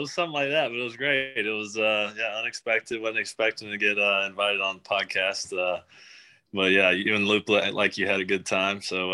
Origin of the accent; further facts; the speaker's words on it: Athens, Georgia, United States; I grew up just outside of Athens, Georgia.